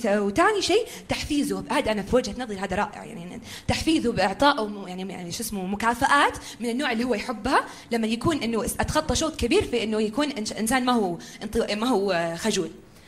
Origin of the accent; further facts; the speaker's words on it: Jeddah, Makkah Province, Saudi Arabia